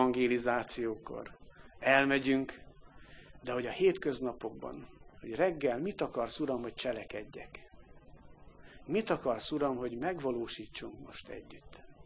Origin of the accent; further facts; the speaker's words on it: Karcag, Jász-Nagykun-Szolnok, Hungary; én karcagi gyerek vagyok, Kunságon nőttem föl.